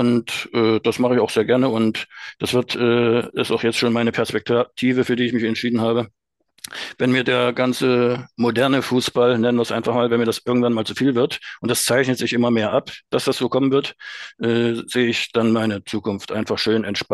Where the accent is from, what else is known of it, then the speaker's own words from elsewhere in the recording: Altenburg, Thuringia, Germany; moved away as an adult; now in Schwerin, Germany; Und bin geboren in Altenburg und dort auch aufgewachsen und zur Schule gegangen. Und über verschiedene Stationen bin ich dann in Ende der 80er Jahre in Mecklenburg-Vorpommern gelandet. Zunächst in Wismar